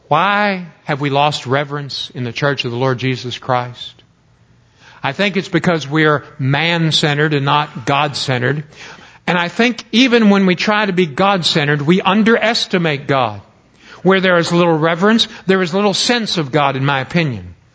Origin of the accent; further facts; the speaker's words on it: Florida, United States; now in Mississippi, United States; I remember when we grew up in Florida, I've told you this story many times.